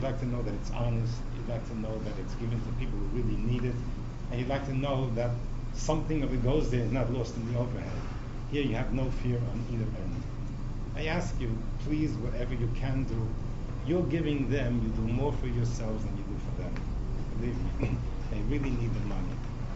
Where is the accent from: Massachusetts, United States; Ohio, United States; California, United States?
Ohio, United States; Cleveland; I come here from Cleveland, it does not come out of this money.